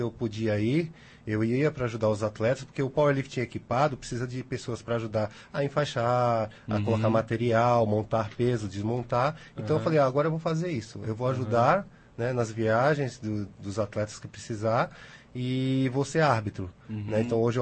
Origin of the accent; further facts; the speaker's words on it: São Paulo, Brazil; now in Santo André, Brazil; É, sou de São Paulo. Nasci em São Paulo e hoje moro em Santo André.